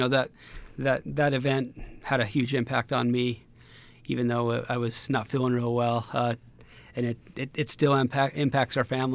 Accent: Rexburg, Idaho, United States; Yeah, I'm the oldest of eight kids. I grew up here in Rexburg and attended Ricks College back in the day when it was Ricks College.

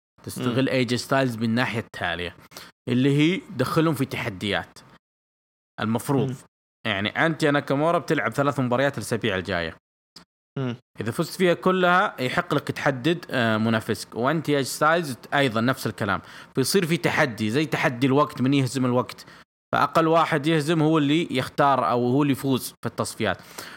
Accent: Jeddah, Makkah Province, Saudi Arabia; عندنا في السعودية هنا في جدة

